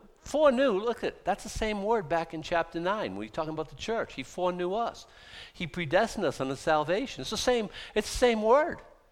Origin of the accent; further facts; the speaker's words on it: United States; I'm good with the founding of America. I am an American.